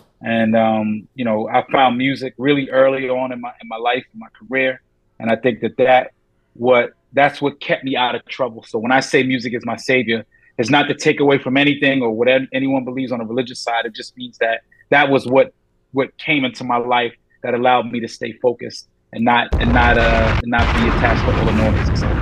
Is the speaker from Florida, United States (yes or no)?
no; New York City, New York, United States; I grew up in New York City, and, you know, my childhood was not the best childhood